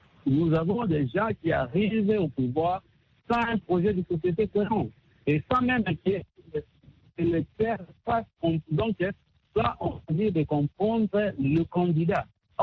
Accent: DR Congo; La plupart de nous, les Africains, et surtout chez nous au Congo, nous souhaitons.

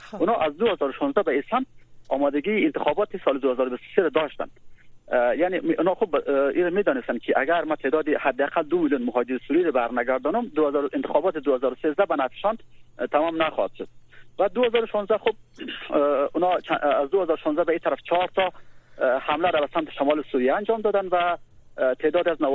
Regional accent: Afghanistan; now in Turkey; وقتی متوجه میشن که ما افغان هستیم

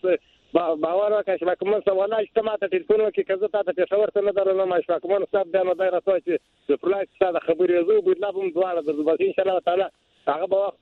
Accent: Khanzai, Balochistan, Pakistan; زموږ کلی په پښین کې دا په خانزي دا ماندی

